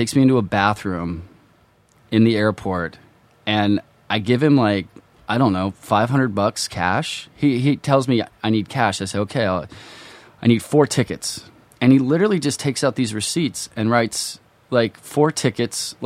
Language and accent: English; Lexington, Kentucky, United States; now in New York, United States; Originally from Lexington, Kentucky.